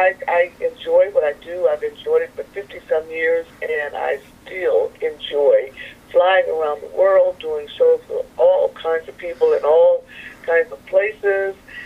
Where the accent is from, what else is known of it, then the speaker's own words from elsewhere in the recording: Detroit, Michigan, United States; also born or lived in Greenville, Mississippi; I was born in Greenville, Mississippi, yes, but I actually grew up in Detroit, Michigan.